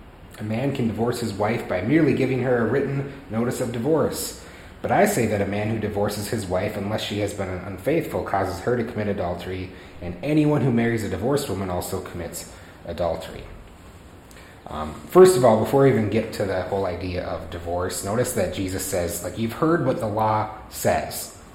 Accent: United States; now in Philippines; Interesting being an American here in the Philippines

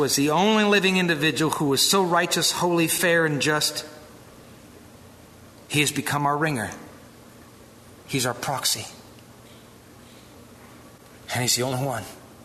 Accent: Wisconsin, United States; And that's hard here in the Midwest, because we are a stubborn bunch, aren't we? We're from Wisconsin. We take care of our own.

